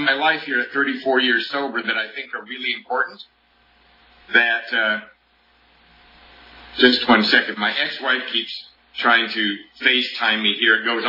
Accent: Covina, California, United States; and I am indeed from Covina.

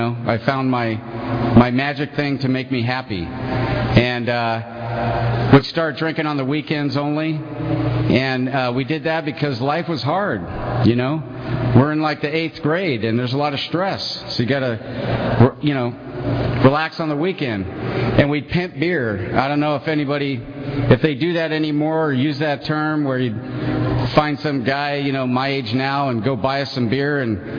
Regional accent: Fresno, California, United States; now in Clovis, United States; And I live in Clovis right now. I was raised in Fresno my whole life. I live in Clovis for about the last 10 years.

